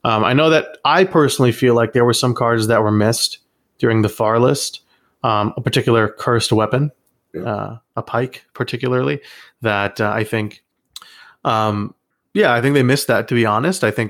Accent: United States

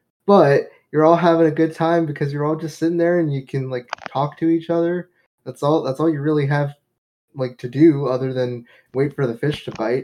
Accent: Gulf Coast, United States; You know, I grew up in the Gulf Coast, so we would go out and we'd go fishing

